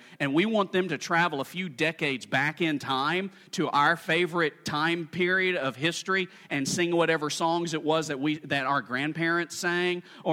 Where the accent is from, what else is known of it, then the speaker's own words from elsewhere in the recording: Birmingham, Alabama, United States; now in Bradenton, United States; I live in Bradenton, Florida. I grew up in Birmingham, Alabama at Huffman High School, where we were the Vikings.